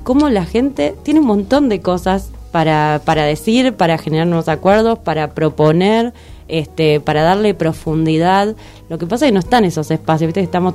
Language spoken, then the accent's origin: Spanish; Lanús, Buenos Aires Province, Argentina; Yo soy de Lanús, así que sí.